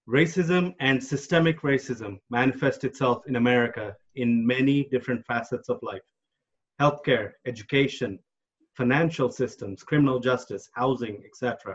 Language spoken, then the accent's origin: English; United States; I identify as a cis male. I'm an Indian American.